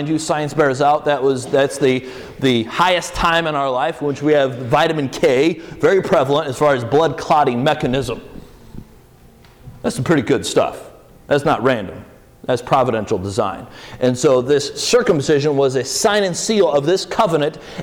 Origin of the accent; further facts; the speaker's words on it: Chicago, Illinois, United States; from Milwaukee or Chicagoland area, as I grew up. One of the fascinating things that I observed in growing up in the Chicagoland area